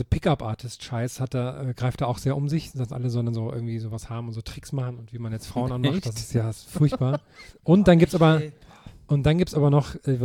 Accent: Thuringia, Germany; Das war früher immer in meiner Heimat in Thüringen

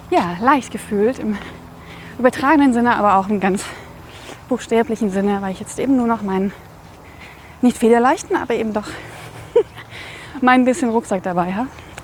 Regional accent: Radebeul, Saxony, Germany; born there; also born or lived in Coswig; Von Dresden nach Meißen, über Radebeul, wo ich geboren bin, aber nie gelebt habe, deswegen ist das jetzt gar nicht so spektakulär für mich.

